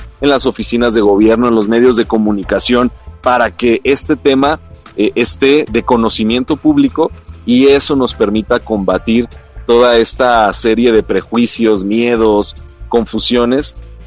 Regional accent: Mexico; first language Mexican Sign Language; Spanish is a second language; Desde muy pequeño, mis papás pues me enseñaron la lengua de señas mexicana, que en mi caso pues es mi lengua materna. Yo aprendí antes de hablar español, como lo estoy haciendo ahorita, pues a utilizar la lengua de señas mexicana.

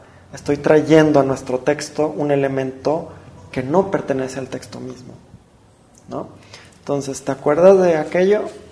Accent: Guadalajara, Jalisco, Mexico; yo no tengo acento porque en Guadalajara no cantamos, en Guadalajara no tenemos acentos.

